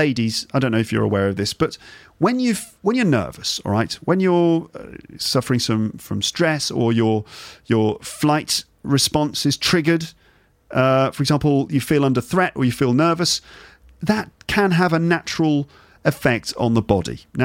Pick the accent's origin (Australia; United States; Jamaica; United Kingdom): United Kingdom; England; I'm English.